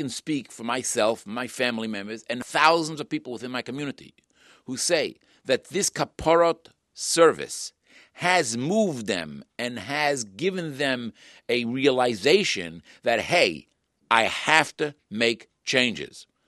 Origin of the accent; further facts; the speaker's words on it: United States; I'm an American. We have freedom of religion.